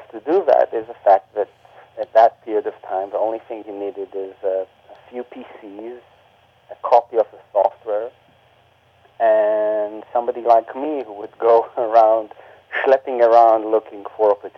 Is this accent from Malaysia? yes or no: no; Israel; Well, living in Israel, or growing up in Israel in that period, a few things happened.